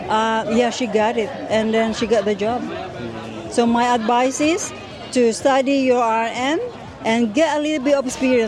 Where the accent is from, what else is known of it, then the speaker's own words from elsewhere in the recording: Philippines; English is a second language; As our natural, being a Filipino nurse is our assets, is our gift.